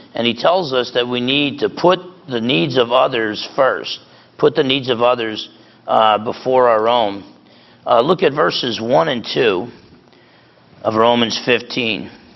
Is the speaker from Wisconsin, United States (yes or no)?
no; New Jersey, United States; It's just like when you were growing up. I was growing up in Jersey.